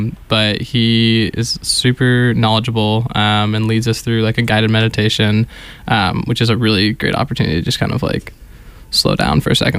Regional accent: California, United States; I am from Southern California, missing the sunshine today as it snows on a spring day.

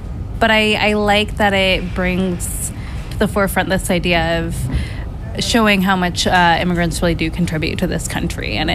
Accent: Washington, United States; I am from Washington State.

